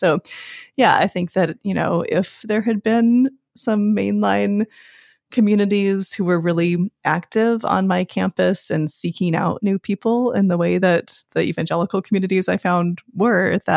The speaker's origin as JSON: {"language": "English", "town": "Seattle", "region": "Washington", "country": "United States", "tie": "born or raised there", "also_born_or_lived": "California", "said": "my journey has taken me through kind of growing up in the Seattle area to living for 13 years in California, mostly the Bay Area and a little bit of SoCal, and then being back in Seattle the last few years."}